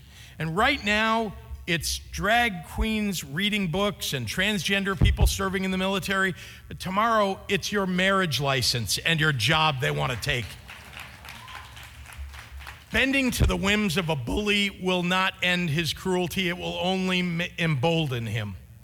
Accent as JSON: {"language": "English", "region": "California", "country": "United States", "tie": "born or raised there", "said": "I first got my start in activism right here in the state of California. As a little kid growing up in Silicon Valley in the 1970s, my mother was an activist for reproductive rights and LGBTQ rights."}